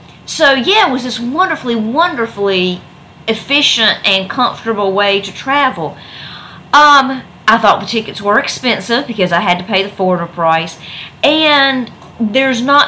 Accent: United States; more about where I am from is, and obviously I'm American

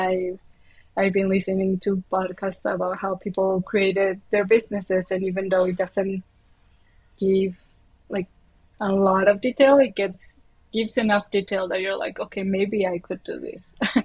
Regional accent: Uruguay; now in Germany; For starters, I'm from Uruguay, which is kind of a small country here in South America

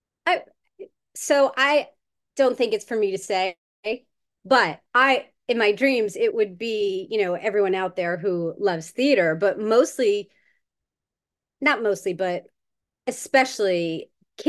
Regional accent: New York, United States; because I grew up in New York, I've lived here my whole life

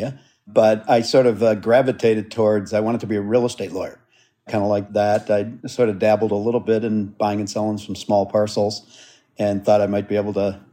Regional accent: Chicago, Illinois, United States; I'm from Chicago. I always say I haven't gone far in life. I'm only three blocks from where I started. My parents still live in the house I grew up in, three blocks

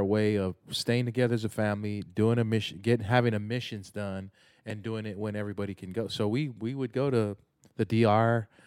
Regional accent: Tennessee, United States; growing up in America in a place like Middle Tennessee, where I'm thankful we live here

